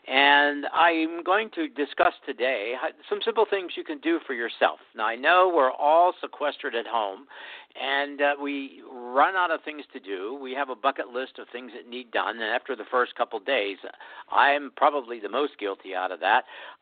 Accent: Greensburg, Pennsylvania, United States; I'm from Greensburg, Pennsylvania, and we haven't seen the sun since last Sunday.

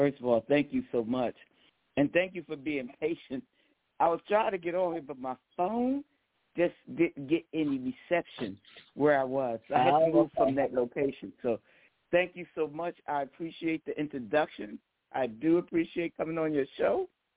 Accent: Philadelphia, Pennsylvania, United States; We grew up in North Philly, elementary school, John Welch, junior high school, West Philadelphia

